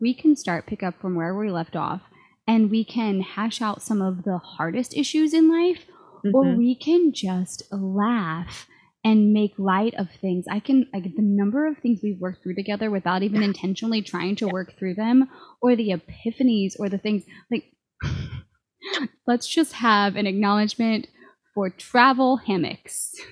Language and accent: English; Southern United States, United States; your history of being a New Englander versus me being a Southerner